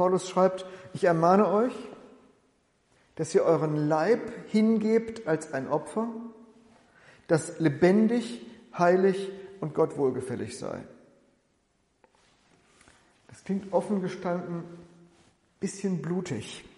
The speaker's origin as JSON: {"language": "German", "town": "Bielefeld", "region": "North Rhine-Westphalia", "country": "Germany", "tie": "born or raised there", "said": "Die Krimis spielen in Münster, aber mindestens einmal sagt jemand etwas über meine Heimatstadt Bielefeld."}